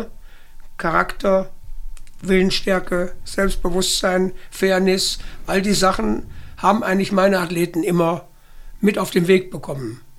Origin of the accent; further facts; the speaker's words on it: Ingolstadt, Bavaria, Germany; also born or lived in Bielefeld; now in Belgium; Ja, nein, ja, geboren in Bielefeld, aber ich komme aus Ingolstadt, ja.